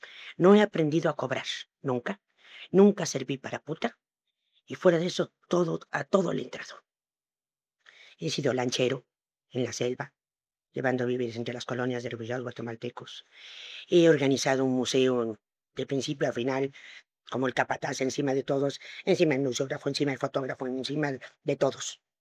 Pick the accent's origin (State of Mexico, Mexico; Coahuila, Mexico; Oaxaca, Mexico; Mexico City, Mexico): Mexico City, Mexico; born there; also born or lived in Veracruz; En el Distrito Federal, en la colonia Cuauhtémoc, en la clínica del doctor Barnés, a media cuadra del Ángel de la Independencia.